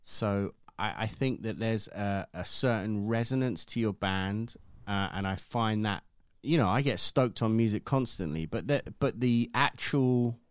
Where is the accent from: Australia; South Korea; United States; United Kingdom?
United Kingdom; maybe it's me being British